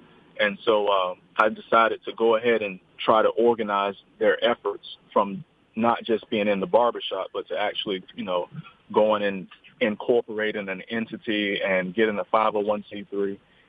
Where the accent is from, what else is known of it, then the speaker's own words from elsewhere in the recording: West Virginia, United States; because growing up in Hardy County, I didn't really have a whole lot of access to individuals who were in the fields of science, politics, medicine, engineering.